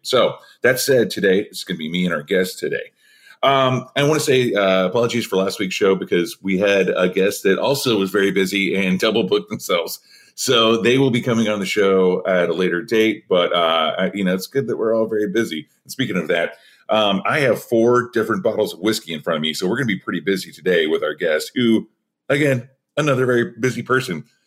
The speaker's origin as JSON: {"language": "English", "region": "Oklahoma", "country": "United States", "said": "You know, I'm from Oklahoma, and I used to go there all the time on tour."}